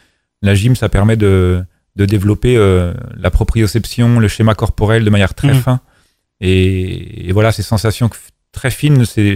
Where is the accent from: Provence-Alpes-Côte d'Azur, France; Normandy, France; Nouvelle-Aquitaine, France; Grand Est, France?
Normandy, France; Vernon; Je suis né à Vernon, j'ai commencé la gym quand j'avais 7 ans à l'avenir de Vernon.